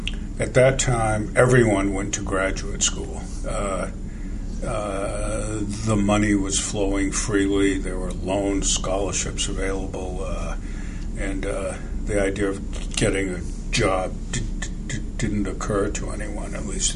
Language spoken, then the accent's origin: English; Lewiston, Maine, United States; also born or lived in Auburn; I grew up in Lewiston and Auburn, Maine. Those are two cities across from each other, across a river from each other. They were, at the time, mill towns.